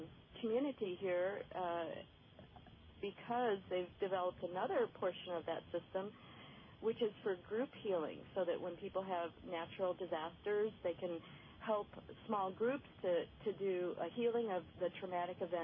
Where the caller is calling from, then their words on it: Mariposa, California, United States; I'm calling from Mariposa, California.